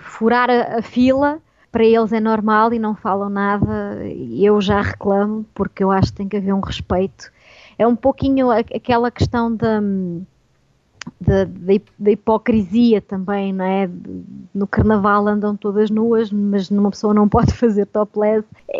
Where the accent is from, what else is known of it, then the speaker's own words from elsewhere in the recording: Portugal; now in Brazil; Mas o meu sotaque, ele mantém, eu falo o meu português